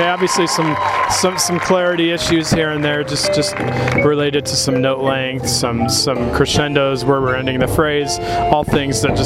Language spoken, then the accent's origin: English; Indianapolis, Indiana, United States; I'm from Indianapolis, Indiana, and it is my pleasure to adjudicate you this evening in the area of music general effects.